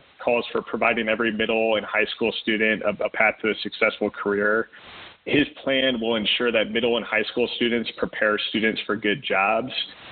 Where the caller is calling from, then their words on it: Iowa, United States; I'm calling in from Northeast Iowa